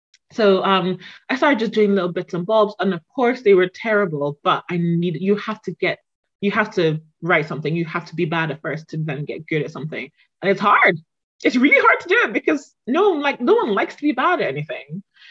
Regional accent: Ghana; And I was born in Ghana. So I spent my childhood in Ghana.

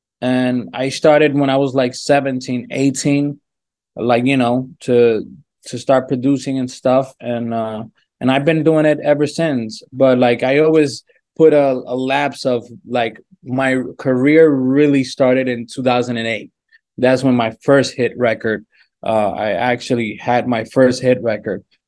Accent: Dominican Republic; And, you know, I come from Dominican Republic. I started making music when I was like 6 years old.

